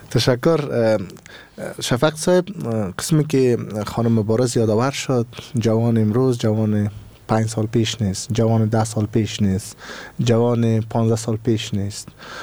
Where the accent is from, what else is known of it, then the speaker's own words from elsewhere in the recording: Afghanistan; ما از این محوطه به نام جغرافی افغانستان هستیم